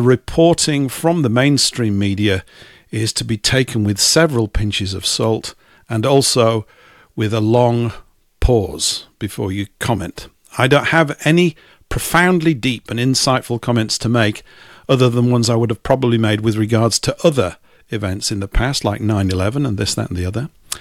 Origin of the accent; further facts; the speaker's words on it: England, United Kingdom; Being English, I talk about it too